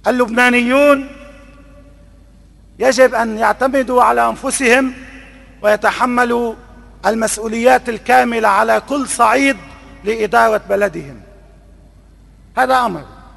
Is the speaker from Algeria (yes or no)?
no; Lebanon; اليوم هناك مسألتان كبيرتان أمامنا كلبنانيين